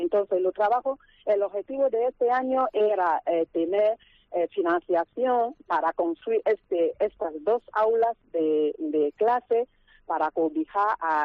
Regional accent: Melonde, Littoral, Cameroon; En Camerún, en la región del litoral, en el pueblo de Melonde, que es mi pueblo, porque yo crecí en un orfanato

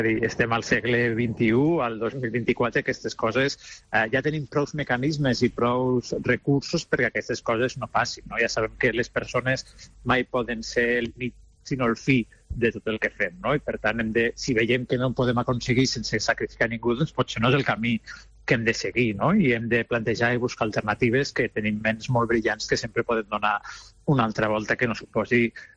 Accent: Lleida, Catalonia, Spain; jo sóc de Lleida, no?, amb un territori molt dispers

